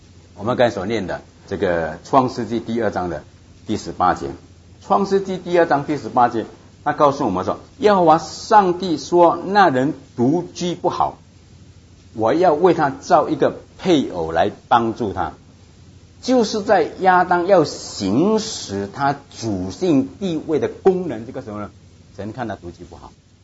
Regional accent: China; 我告诉你我们中国人重男轻女

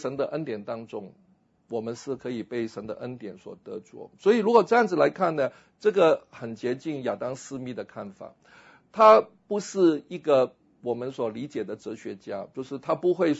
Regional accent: Singapore; 我们新加坡人好客，我们帮助游客使他们多点消费

